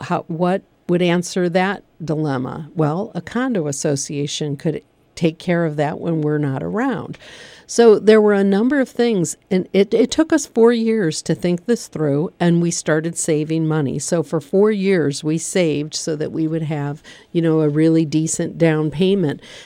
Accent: Michigan, United States; We're both from Michigan. We live here in Pennsylvania. We're both from Michigan.

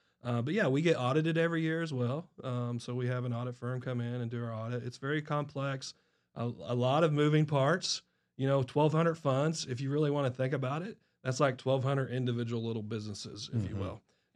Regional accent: Springville, Indiana, United States; I grew up in, I was born in a small town, Springville, Indiana, which is just outside of Bedford, Indiana.

